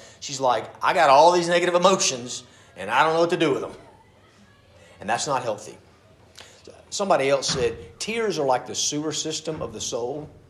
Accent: United States; I grew up in America. I like being American, right? I grew up on cowboy movies.

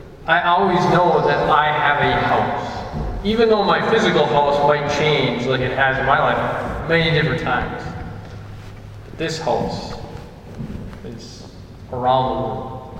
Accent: McGregor, Minnesota, United States; born there; So I was born in McGregor, Minnesota. We had a town in McGregor, kitty corner to the school. We then were able to live in a house on Big Sandy Lake.

